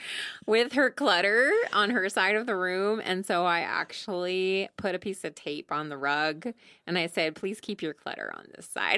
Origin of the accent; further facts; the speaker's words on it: Maine, United States; moved away as an adult; also born or lived in Vermont; now in Rogue Valley, United States; Yes, I'm originally from New England. I grew up in Maine and then as an adult moved to Vermont.